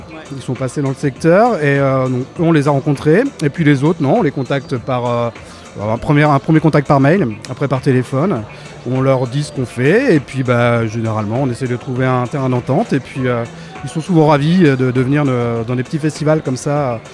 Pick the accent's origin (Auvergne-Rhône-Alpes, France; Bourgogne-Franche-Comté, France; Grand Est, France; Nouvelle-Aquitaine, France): Nouvelle-Aquitaine, France; Charron; Moi, je suis natif de Charon, donc voilà, et puis je suis là depuis le début en tant que bénévole